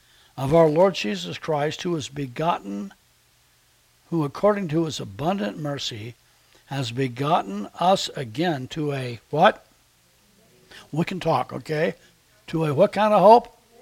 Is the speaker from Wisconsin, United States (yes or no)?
no; Los Angeles, California, United States; born there; But I'm from the deep Southeast because I was born in Southeast L.A. I was born in East L.A.